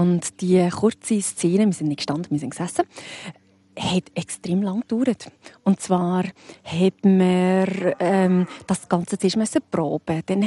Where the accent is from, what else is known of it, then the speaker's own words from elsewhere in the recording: Lucerne, Switzerland; Luzern, meine Heimatstadt. Ich arbeite in Luzern. Ich bin dort aufgewachsen.